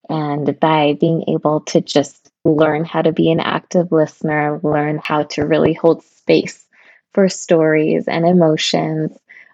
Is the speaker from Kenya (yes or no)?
yes; Kenya; I grew up in Kenya, actually on a chicken farm with my family